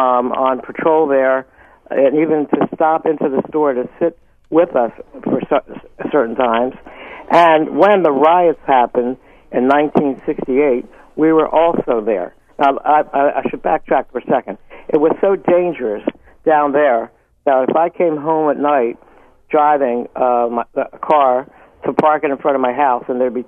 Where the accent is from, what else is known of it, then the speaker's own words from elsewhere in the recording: Maryland, United States; I grew up around Greenmount Avenue, Preston Street, Valley Street, and we had a grocery store there that was in need of protection because we were robbed many times